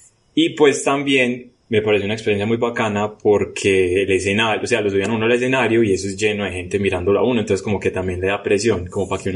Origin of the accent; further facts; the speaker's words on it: Medellín, Antioquia, Colombia; Pues para el que no sepa, soy de Medellín. Se metían otros paisas